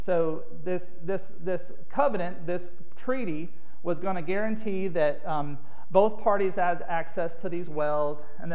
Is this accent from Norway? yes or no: no; Alabama, United States; She's not from Alabama, which I'm from Alabama.